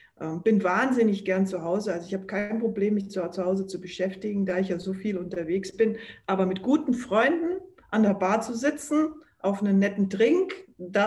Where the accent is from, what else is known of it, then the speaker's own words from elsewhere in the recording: Berchtesgaden, Bavaria, Germany; Ich bin ja in Berchtesgaden aufgewachsen.